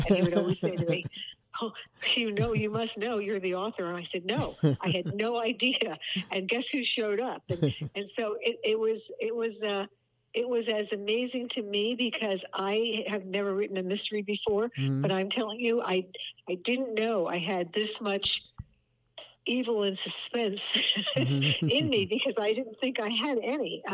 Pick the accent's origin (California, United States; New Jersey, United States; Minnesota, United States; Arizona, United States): New Jersey, United States; moved away; Oh, I'm a Jersey girl, no matter what. Yeah. I moved out, but not willingly.